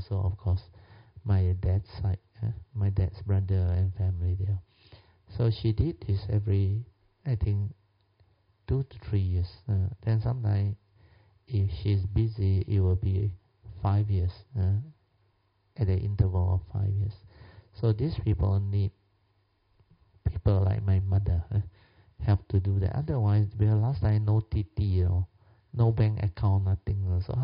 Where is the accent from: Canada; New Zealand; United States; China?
China; My hometown there, a lot of people, mainly Hakka also, they were from the same province. So they like my mother to help to bring money back. There's very few people there to travel back to China.